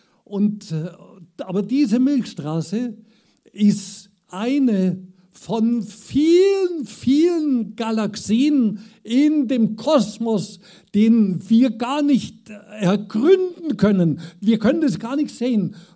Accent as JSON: {"language": "German", "region": "Bavaria", "country": "Germany", "said": "Selbst als Bayer bin ich nix."}